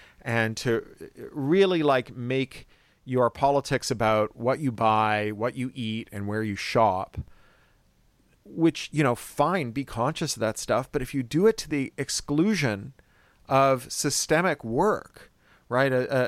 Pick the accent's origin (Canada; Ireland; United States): Canada; Canada, which is where I'm from, as I always say, like all the best Americans, I'm a Canadian.